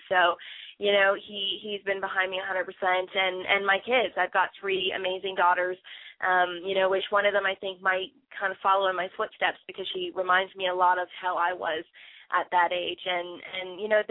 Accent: Midland, Ontario, Canada; we're working on some shows up in my hometown of Midland, Ontario

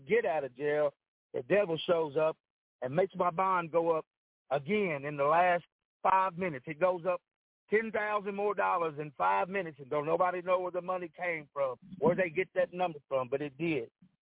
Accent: Frankfort, Kentucky, United States; I'm from Frankfort, Kentucky.

